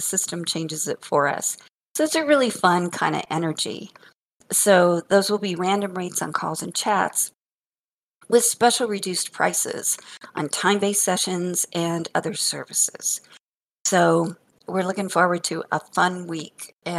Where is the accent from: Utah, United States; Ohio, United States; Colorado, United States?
Colorado, United States; Denver; I grew up in North Denver, which was an Italian and Jewish neighborhood when we moved there in 1962.